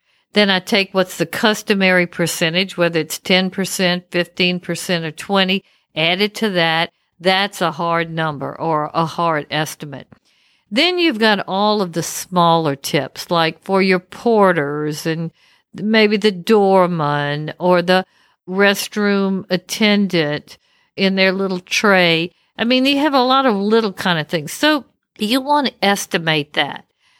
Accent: United States; Well, being an American, it's very hard for us to understand or believe that there are countries where you do not tip.

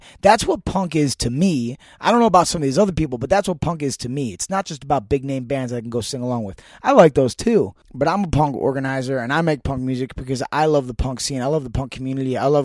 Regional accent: New York City, New York, United States; We're cop-out. We're from New York City.

